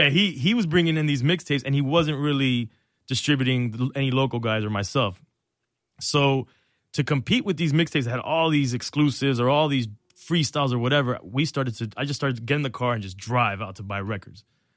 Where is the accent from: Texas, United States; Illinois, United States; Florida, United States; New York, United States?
Florida, United States; Miami; So, but as you're growing up in Miami, as we did, you appreciated bass for being like a native music to Miami.